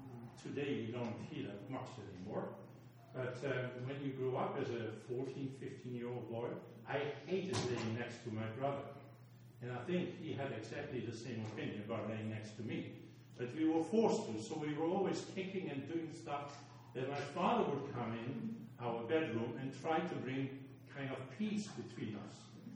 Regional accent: Netherlands; English is a second language; Very fortunately, I was growing up in Holland.

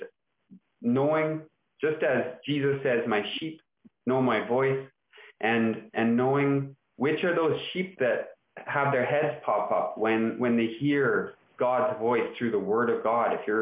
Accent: Burnaby, British Columbia, Canada; But the neighborhood where I grew up in Burnaby back in the 80s, and in South Burnaby, the 80s and 90s, wasn't the safest neighborhood.

